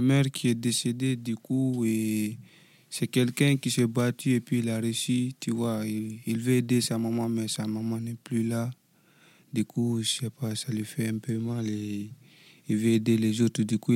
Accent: Guinea; parce que je ne suis pas né ici. Je viens de la Guinée aussi, vous voyez.

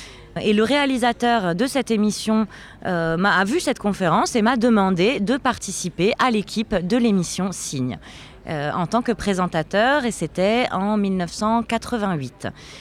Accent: Switzerland; J'ai grandi et travaillé en Suisse et je suis née sourd.

